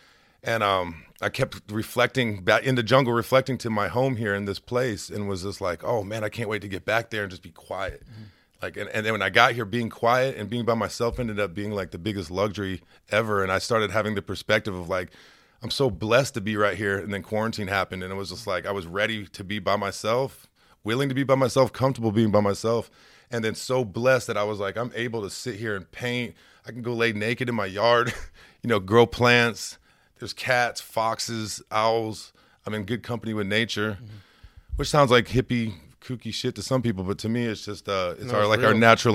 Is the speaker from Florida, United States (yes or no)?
yes; Florida, United States; I came from South Florida in the Everglades, over in Naples, Immokalee area, Golden Gate, Fort Myers.